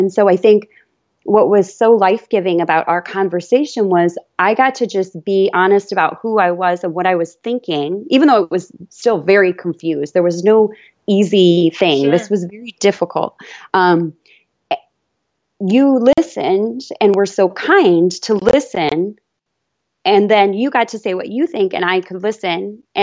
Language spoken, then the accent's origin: English; Chicago, Illinois, United States; Yep. Yep.